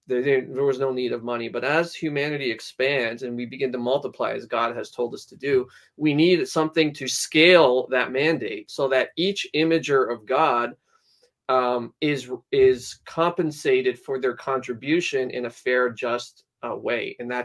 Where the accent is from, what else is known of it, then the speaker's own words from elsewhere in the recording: Canada; Unfortunately, I'm from the Communist Republic of Canada, so no.